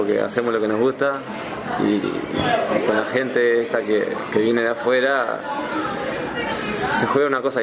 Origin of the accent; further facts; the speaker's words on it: Uruguay; Y como todo uruguayo, a ganar y garra